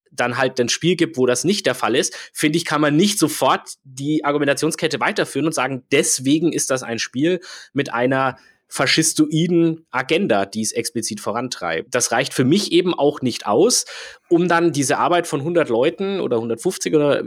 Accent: Poland; Aber so schaut halt meine Heimat Polen nicht aus und so sah sie auch in der Vergangenheit nicht aus.

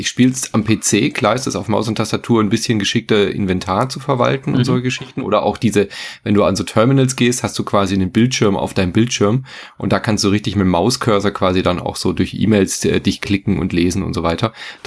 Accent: Freiburg, Baden-Württemberg, Germany; was ich eine sehr geile Idee finde als Freiburger

